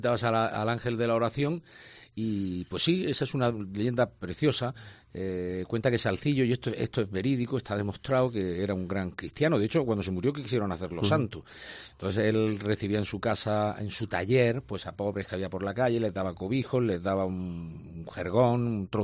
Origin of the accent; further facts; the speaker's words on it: Region of Murcia, Spain; donde se puede hablar de nuestra historia, de nuestras tradiciones, de todo aquello que nos conforma como murcianos